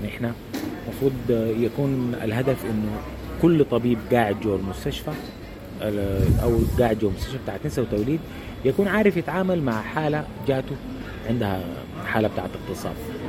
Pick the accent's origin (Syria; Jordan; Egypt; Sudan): Sudan; إنه عندنا في السودان ما في تدريب كافي للأطباء